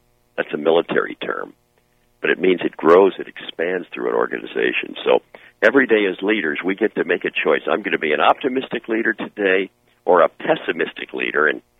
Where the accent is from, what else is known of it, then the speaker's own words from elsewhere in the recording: Wilmington, Delaware, United States; my mom and dad, and we grew up in Wilmington, Delaware, they were very active in many, many different areas of life in Delaware.